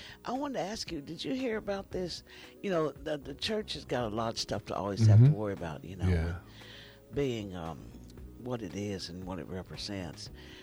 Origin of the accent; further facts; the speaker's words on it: United States; Yeah, because I'm typical American.